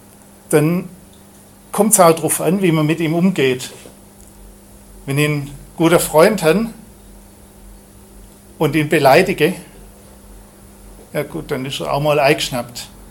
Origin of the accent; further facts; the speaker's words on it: Baden-Württemberg, Germany; accent: Swabian; Also ich schwätze Schwäbisch mit ihm und er spricht mit mir auch Schwäbisch.